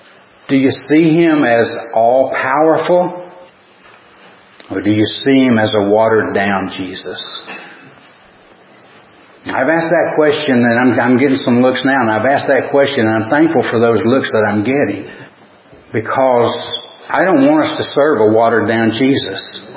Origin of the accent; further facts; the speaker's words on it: Tennessee, United States; As we used to say growing up in East Tennessee, we didn't see the moon or the sun until it was noon because the mountains were there